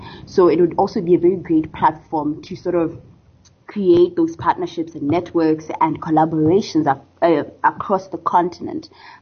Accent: Botswana; The dialect, I'm from Botswana and Bonso is from South Africa. So share Setswana as a language, but it's quite different.

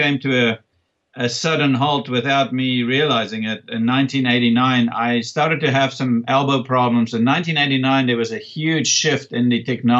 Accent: South Africa; now in United States; It was difficult to be in America as a South African, and then it was difficult sometimes to even go back to South Africa after I became a South African citizen.

